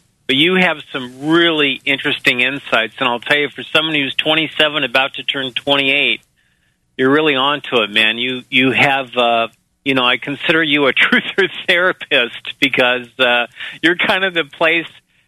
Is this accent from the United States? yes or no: yes; United States; now in New Zealand; as an American living in New Zealand, the biggest thing that shocked me is the way they are slamming through this Trans-Pacific Partnership Agreement